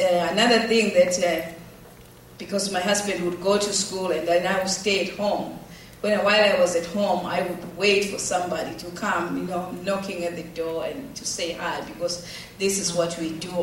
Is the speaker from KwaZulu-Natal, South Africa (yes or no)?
yes; Ingwavuma, KwaZulu-Natal, South Africa; now in Detroit, United States; I was coming from Ingovuma, a small village. I had never been even to, in our cities in South Africa, like Durban, Johannesburg.